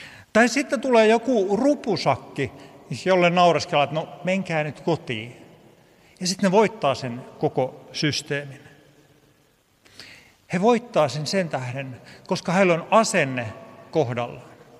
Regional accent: Vammala, Pirkanmaa, Finland; Ne oli ernomaiset, niin kuin meillä Vammalassa sanotaan.

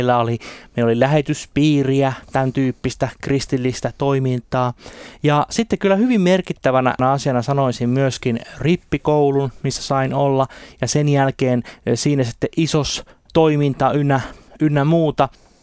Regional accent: Sipoo, Uusimaa, Finland; now in Helsinki, Finland; Olen kotoisin Sipoosta, eli tuossa Helsingin kupeessa pieni kunta, ja sain siellä viettää ensimmäiset 20 vuotta elämästäni, ja sen jälkeen sitten olen Helsingissä asunut, ja nykyisin sitten minulla on vaimo ja 2 lasta, ja koko perhe täällä Helsingissä asumme.

